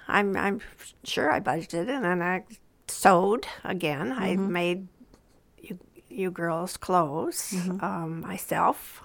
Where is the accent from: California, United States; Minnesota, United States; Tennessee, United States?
Minnesota, United States; Well, I was out of state because I was from Minnesota and going to college in South Dakota.